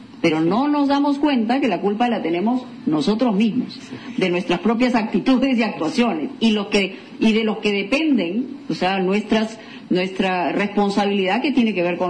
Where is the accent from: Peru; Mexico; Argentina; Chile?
Peru; usted y yo somos compatriotas, somos peruanos, sí, claro.